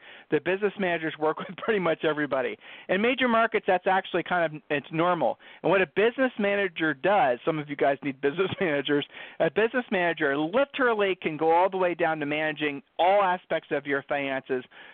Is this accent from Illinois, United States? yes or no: no; Ohio, United States; I'm from Ohio. Julie and I are from Ohio, so this stuff seems almost like it's hard to wrap your mind around.